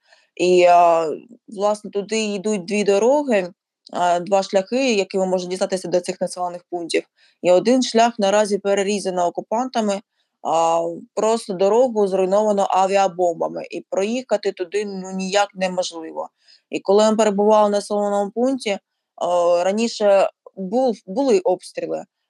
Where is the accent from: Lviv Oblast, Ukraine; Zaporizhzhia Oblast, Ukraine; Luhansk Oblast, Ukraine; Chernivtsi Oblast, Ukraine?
Luhansk Oblast, Ukraine; Луганщина – це мій рідний регіон, то я туди так частенько намагаюся заїжджати